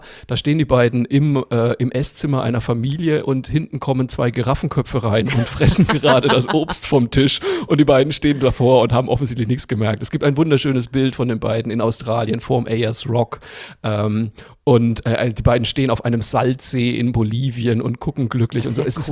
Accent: Zeil am Main, Bavaria, Germany; Ich komme ja auch vom Land, wie du weißt. Ich komme ja aus Franken, aus dem schönen Örtchen Zeil am Main, Fachwerk Frohsinn Frankenwein. Und bei uns im Ort gab es früher, als ich aufgewachsen bin, noch eine Zuckerfabrik.

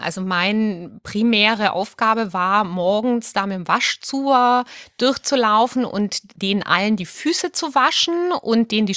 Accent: Aalen, Baden-Württemberg, Germany; also born or lived in Sweden; Ich bin ja gar keine Deutsche. Ich bin ja Schwedin und die ersten 3 Lebensjahre war ich auch noch in Schweden und dann sind meine Eltern aber nach Süddeutschland und ich bin im Ostalbkreis groß geworden, auf der Schwäbischen Alb quasi

